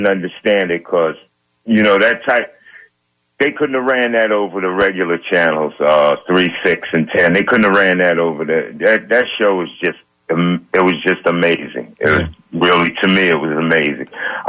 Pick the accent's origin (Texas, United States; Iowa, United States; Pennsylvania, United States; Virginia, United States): Pennsylvania, United States; Philadelphia; And growing up in North Philly, people found it strange that hockey was my favorite sport.